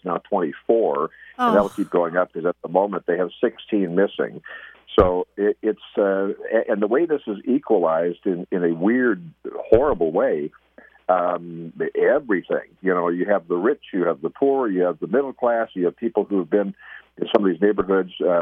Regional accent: Rockford, Illinois, United States; moved away; I mean, I grew up in the Chicago area in Rockford, as you know, and I've been out here. This is my 49th year by the time we get to June. 49 years out here.

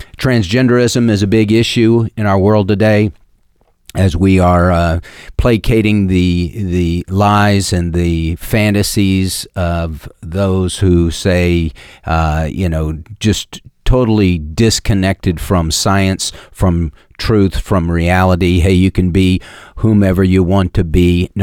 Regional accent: Houston, Texas, United States; now in Texarkana, United States; You know, I came from Houston to Texarkana almost 21.

